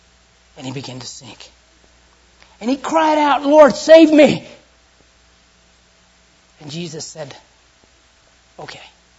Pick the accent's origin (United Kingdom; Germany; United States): United States; the South; I'm from the South, I'm sure you couldn't tell that.